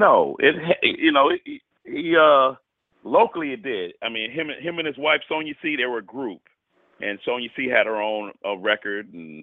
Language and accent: English; Port Allen, Louisiana, United States; I'm from Baton Rouge, really Port Allen, right outside of Baton Rouge. And the accent just, you know, it brought me to home, you know.